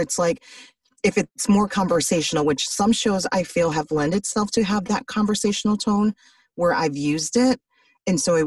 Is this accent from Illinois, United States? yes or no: yes; Chicago, Illinois, United States; because I'm from Chicago and a major Chicago Bulls fan, especially during the Michael Jordan era.